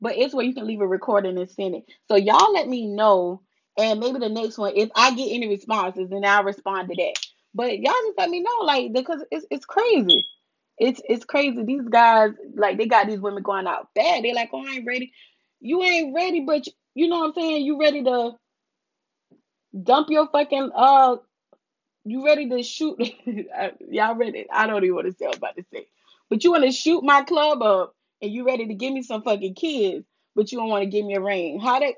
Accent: the South, United States; Like, I'm a woman, I'm from the South.

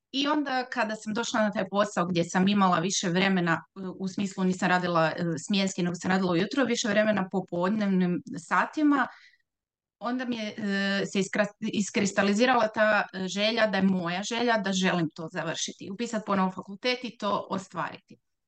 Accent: Pula, Istria County, Croatia; dolazim iz Pule

